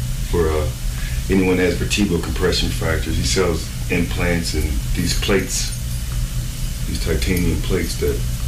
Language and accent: English; New Jersey, United States; So you know what? Thank God I was raised in New Jersey.